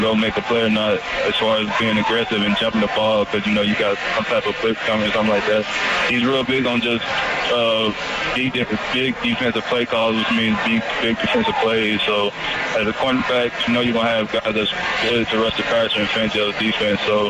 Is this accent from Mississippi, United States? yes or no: no; Kansas City, Missouri, United States; my friend, I'm from Kansas City, Missouri.